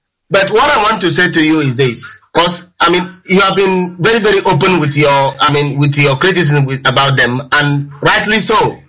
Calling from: Nottingham, East Midlands, United Kingdom; I'm calling from Nottingham.

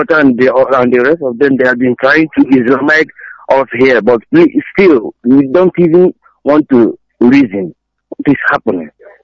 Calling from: Aba, Abia, Nigeria; I'm calling from Aba.

